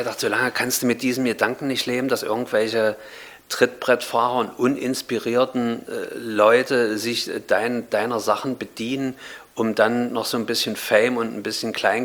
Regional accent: Berlin, Germany; ich bin mit Berlin verbunden, seitdem ich wirklich, ich sag mal, 6, 7, 8 Jahre alt war. Und das wird auch nie rausgehen. Also es wird, mein Herz schlägt immer für Berlin, auch wenn mein Wohnort im Moment ein anderer ist.

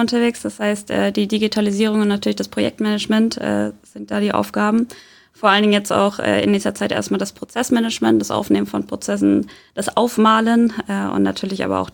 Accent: Soltau, Lower Saxony, Germany; also born or lived in Hamburg; Ich bin in Hamburg zwar geboren, bin aber aufgewachsen in Soltau.

